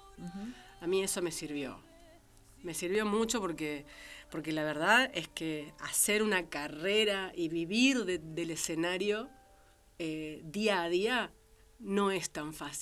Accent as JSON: {"language": "Spanish", "town": "San Nicolás de los Arroyos", "region": "Buenos Aires Province", "country": "Argentina", "tie": "born or raised there", "also_born_or_lived": "Spain", "said": "San Nicolás de los Arroyos. Sí."}